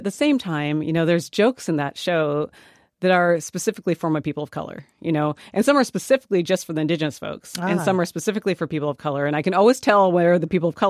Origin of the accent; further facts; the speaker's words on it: South Dakota, United States; where I grew up in South Dakota, which is a really rural state, we had Thanksgiving was about family and gratitude and mostly harvest.